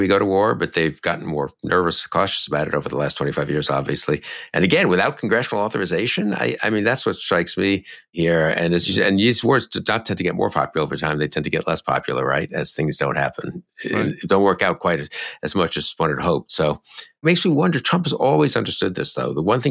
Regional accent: New York City, New York, United States; But where I grew up in the Upper West Side is in that district, solidly in that district, and went to high school there and went to Zabar's.

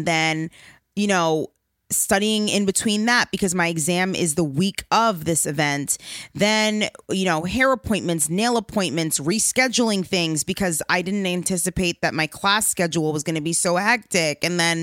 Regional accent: Long Island, New York, United States; Long Island. I am so thrilled, so grateful that I was able to be honored for something like this in my hometown.

